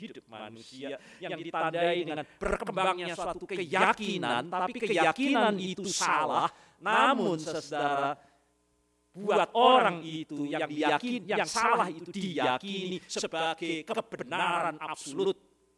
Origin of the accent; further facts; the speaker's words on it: United States; Indonesian is a second language; Kita orang Amerika punya pepatah ini.